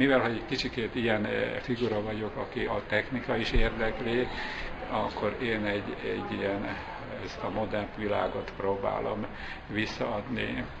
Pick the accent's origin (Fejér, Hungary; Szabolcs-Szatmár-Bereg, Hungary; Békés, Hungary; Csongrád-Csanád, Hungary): Békés, Hungary; Békéscsaba; egy Békés Csabai születésű vagyok, és tanyavilágról jöttem föl, hát nekem egy óriási dolog volt, hogy egy vidéki tanyáról Budapestig elmenni